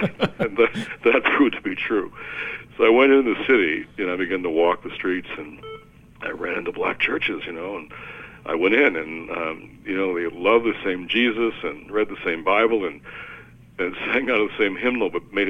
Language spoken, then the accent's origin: English; Detroit, Michigan, United States; And in my hometown of Detroit, a very polarized, racially polarized city.